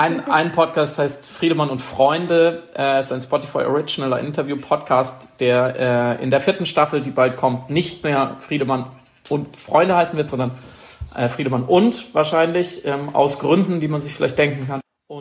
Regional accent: Freiburg, Baden-Württemberg, Germany; now in Berlin, Germany; Ich komme ursprünglich aus Freiburg, wohne jetzt seit geraumer Zeit in Berlin.

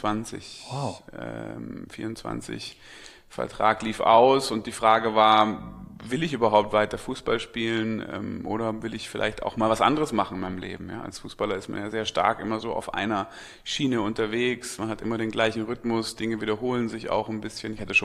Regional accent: Stuttgart, Baden-Württemberg, Germany; Ja, ich bin in Stuttgart geboren und habe dann dort auch Abitur gemacht

